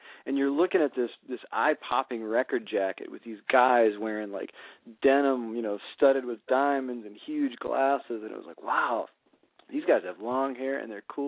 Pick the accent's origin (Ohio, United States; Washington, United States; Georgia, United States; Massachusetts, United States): Massachusetts, United States; Worcester; now in Boston, United States; I grew up in Worcester and Central Mass, and it was just … all day long.